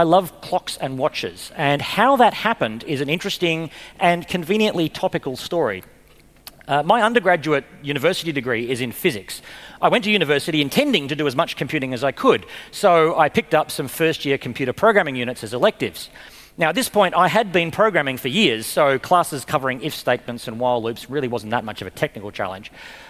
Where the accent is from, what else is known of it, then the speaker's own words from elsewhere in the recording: Perth, Western Australia, Australia; I come from Whadjuk Noongar country, otherwise known as Perth, Western Australia.